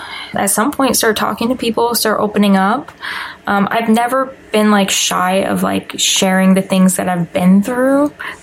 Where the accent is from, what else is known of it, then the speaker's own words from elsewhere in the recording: California, United States; I mean, I grew up in California. That's where the majority of, like, my life was spent